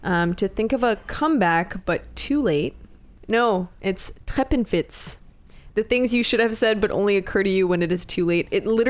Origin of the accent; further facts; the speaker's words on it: Canada; So I grew up in Canada where, you know, it's... the winter lasts a long time